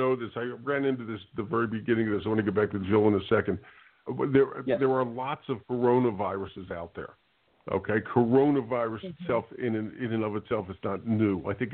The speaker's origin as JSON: {"language": "English", "town": "Philadelphia", "region": "Pennsylvania", "country": "United States", "tie": "born or raised there", "said": "I'll pick Philadelphia, my hometown."}